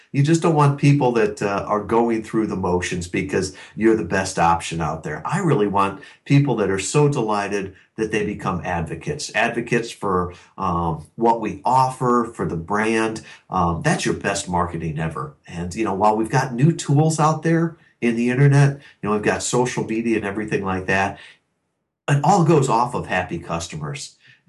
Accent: Chicago, Illinois, United States; I grew up in the Chicagoland area, but then went to the Naval Academy, spent 5 years active duty afterwards

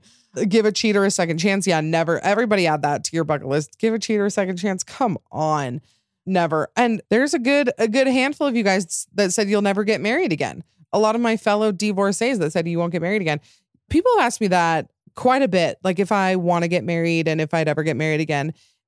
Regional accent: Utah, United States; accent: Utah; Wow, my Utah accent came out there.

